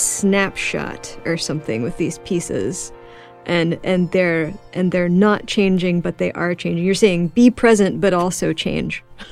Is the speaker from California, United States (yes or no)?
no; Houston, Texas, United States; I came from Houston, which is, you know, it's not, I love that town, but it's not known for its natural beauty.